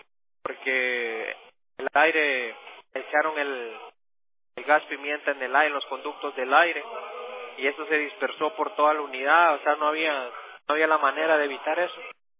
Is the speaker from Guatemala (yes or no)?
yes; Guatemala; soy guatemalteco y tengo prácticamente 15 meses detenido en esta prisión.